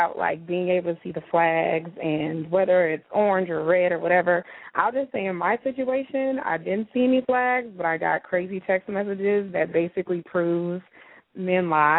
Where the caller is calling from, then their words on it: Minneapolis, Minnesota, United States; I'm calling from Minneapolis.